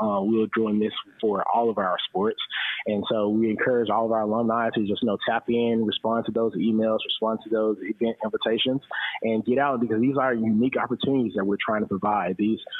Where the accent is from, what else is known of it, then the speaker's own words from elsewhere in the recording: Memphis, Tennessee, United States; And then this week we're in Memphis, my hometown. So happy to be back here